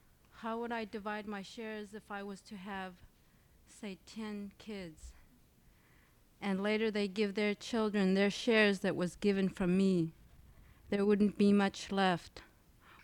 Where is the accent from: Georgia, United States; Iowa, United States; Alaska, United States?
Alaska, United States; Gambell; I was born and raised in Gamble through most of my 22 years.